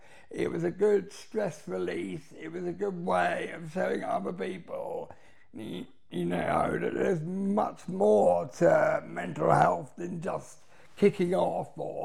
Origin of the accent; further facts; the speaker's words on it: South East England, United Kingdom; now in Reading, United Kingdom; I grew up in Surrey. I grew up around a much quieter part of Surrey than some areas are.